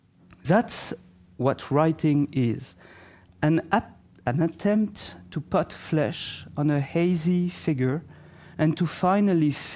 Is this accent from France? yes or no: yes; France; accent: French; English is a second language; I will try my best not to speak like Jacques Pépin and … avoid to impose my French accent.